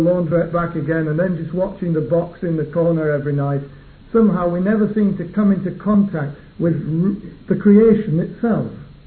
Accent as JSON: {"language": "English", "region": "Yorkshire and the Humber", "country": "United Kingdom", "tie": "born or raised there", "said": "I'm a Yorkshireman, or at least the sort of the one. It's complicated, but I was brought up anyway in Yorkshire"}